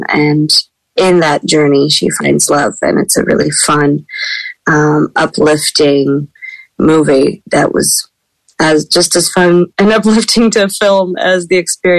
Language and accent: English; France; I grew up in France